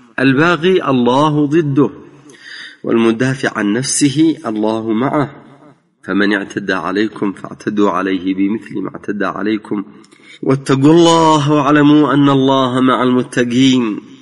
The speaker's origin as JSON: {"language": "Arabic", "country": "Yemen", "said": "نحن في بلدنا اليمن مع المسيرة القرآنية الجميع يسعون إلى محاربة الفحشاء والفاحشين،"}